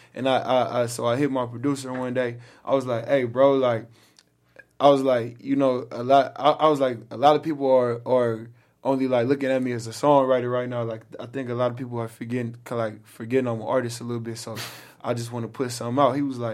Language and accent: English; Los Angeles, California, United States; I was born and raised out here. I was born on Kaiser on Cadillac in Venice.